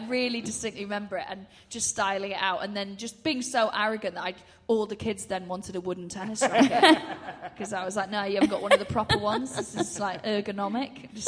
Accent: Wales, United Kingdom; So I'm from Anglesey.

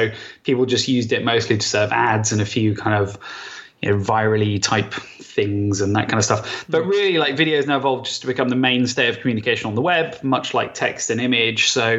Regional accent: Southampton, South East England, United Kingdom; accent: Hampshire; No, I'm from Southampton originally.

